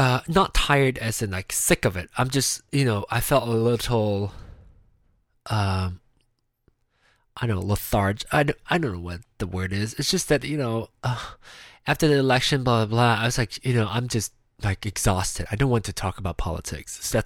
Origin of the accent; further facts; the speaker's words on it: Malaysia; now in United States; I'm still a Malaysian citizen.